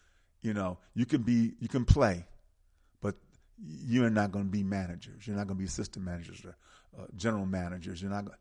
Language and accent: English; Milwaukee, Wisconsin, United States; I'm from Milwaukee, so you know. I loved Marquette, you know.